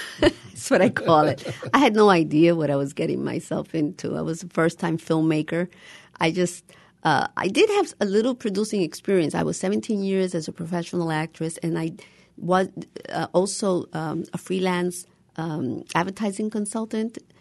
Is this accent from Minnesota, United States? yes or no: no; New York City, New York, United States; I grew up in New York in the 70s, you know, the Young Lords movement